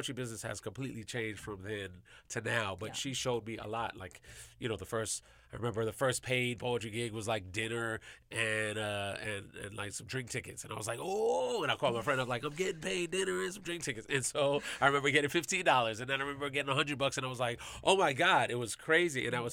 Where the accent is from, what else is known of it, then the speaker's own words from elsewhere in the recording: New York, United States; I'm a big Knicks fan because I'm from New York